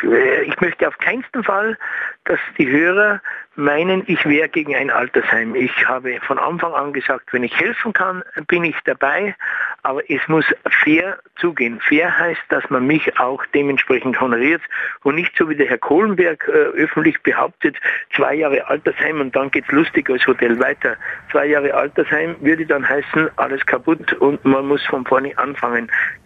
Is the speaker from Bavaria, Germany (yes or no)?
yes; Bavaria, Germany; Bei uns in Bayern sagt man, die Sache muss streng geheim bleiben.